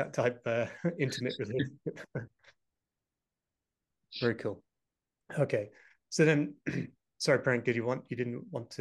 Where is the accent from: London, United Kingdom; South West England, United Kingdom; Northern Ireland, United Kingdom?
Northern Ireland, United Kingdom; Very different from the scenes that I grew up in Northern Ireland